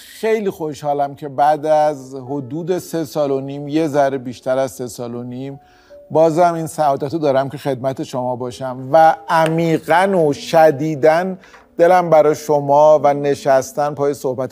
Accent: Isfahan, Iran; born there; اصلیت من خودم متولد اصفهانم، پدر مادرم مال نائینن.

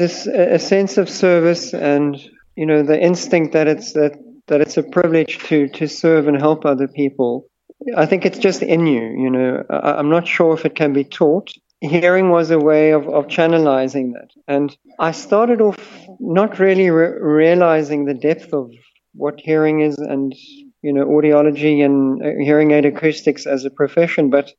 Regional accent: George, Western Cape, South Africa; I grew up in the Garden Route and finished school in George, and then landed up at Cape Town University

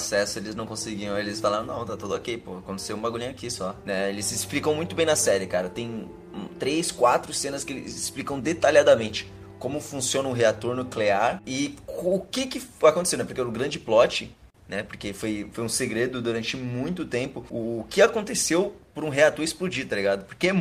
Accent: Goiânia, Goiás, Brazil; Inclusive eu sou de Goiânia.

